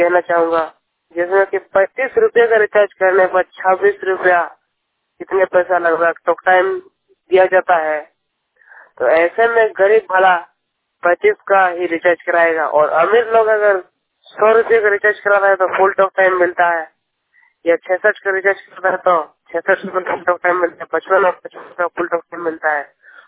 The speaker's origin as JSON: {"language": "Hindi", "town": "Kola", "region": "Jharkhand", "country": "India", "said": "सिंहभूम जिला के झारखंड के पोटका प्रखंड के जलगुड़ा के हरिंदा पंचायत के कोला गांव का रहने वाला हूँ।"}